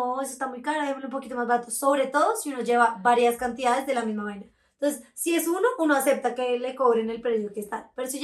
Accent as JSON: {"language": "Spanish", "region": "Bogotá", "country": "Colombia", "said": "en mi grupo somos todos rolos y él era el único costeño."}